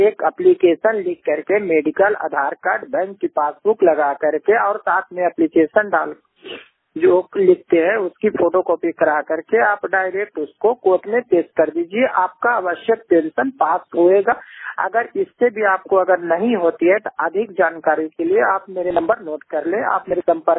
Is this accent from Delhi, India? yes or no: no; Patna, Bihar, India; मैं बिहार पटना से बिलोंग करता हूँ।